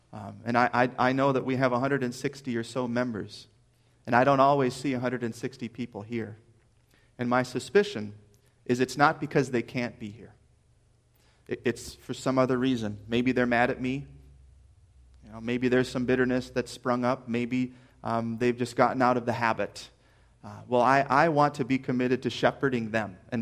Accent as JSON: {"language": "English", "region": "Minnesota", "country": "United States", "accent": "Minnesota", "said": "you don't like my accent because I'm from Minnesota, that's fine."}